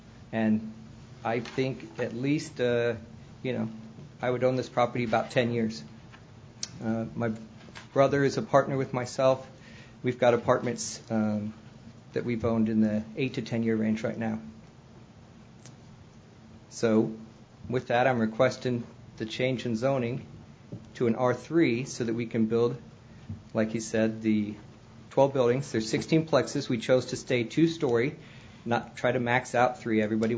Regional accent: Springfield, Missouri, United States; I'm from Springfield, been here about 20-something years. Been living just on the south side of town.

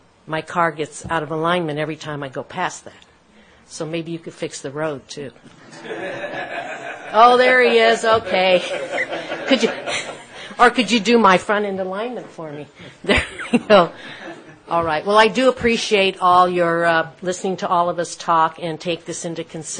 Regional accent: California, United States; So I come from California, so I know what a lot of traffic is.

